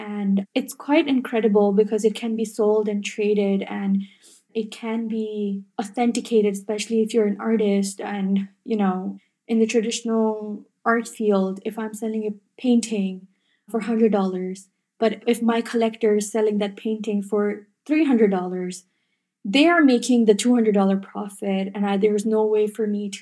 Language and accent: English; Pakistan; something that really inspired me and empowered me as a Pakistani woman myself